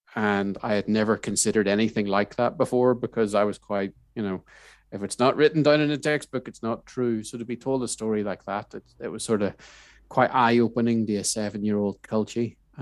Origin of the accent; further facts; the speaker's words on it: Northern Ireland, United Kingdom; I am from the Glens of Antrim in the north of Ireland.